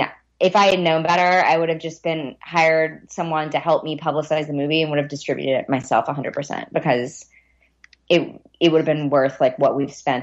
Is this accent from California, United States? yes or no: no; Texas, United States; I grew up in East Texas. There's like not a lot of music